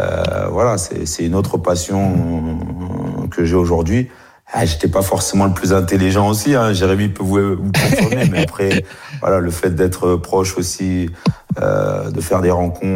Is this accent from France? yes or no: no; DR Congo; Moi, je suis originaire du Congo-Kinshasa.